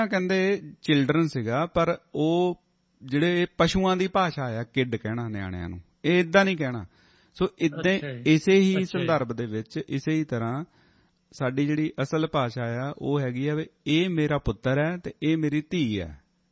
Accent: Punjab, India; ਕਹਿੰਦੇ ਤੂੰ ਇੰਡੀਆ ਤੋਂ ਕਿੱਥੋਂ ਆ? ਮੈਂ ਕਿਹਾ ਮੈਂ ਪੰਜਾਬ ਤੋਂ।

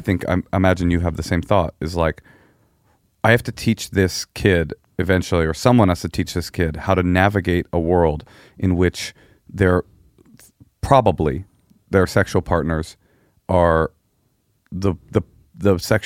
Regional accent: Oakland, California, United States; But then again, I grew up in Oakland, so things were a little bit more maybe progressive in the school system

